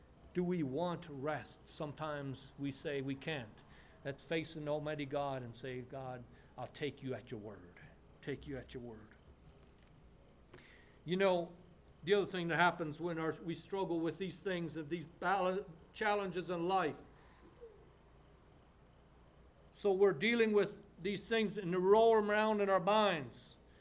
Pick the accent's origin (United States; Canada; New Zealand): Canada; Manitoba; Okay, so I grew up in Manitoba, Canada.